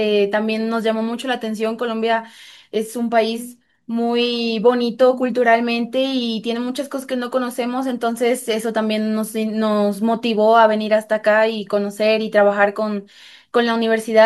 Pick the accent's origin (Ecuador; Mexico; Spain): Mexico; Venimos desde México